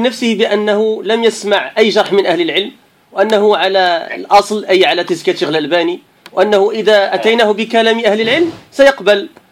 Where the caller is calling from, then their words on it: United Kingdom; نحن أخوة من بريطانيا، عندنا سؤال لو تفضلتم